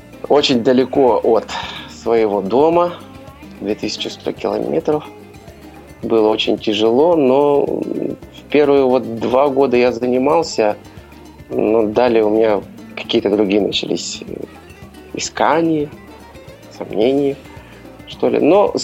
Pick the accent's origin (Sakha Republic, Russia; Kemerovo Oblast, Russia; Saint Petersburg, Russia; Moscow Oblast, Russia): Sakha Republic, Russia; Yakutsk; moved away; Так как я уроженец города Якутска, то значит, я должен быть математиком.